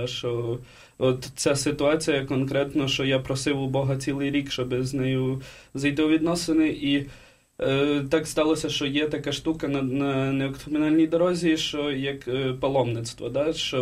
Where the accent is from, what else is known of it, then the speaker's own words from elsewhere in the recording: Uzhhorod, Zakarpattia Oblast, Ukraine; я православний, прийшов до церкви греко-католицької, бо я з Ужгорода.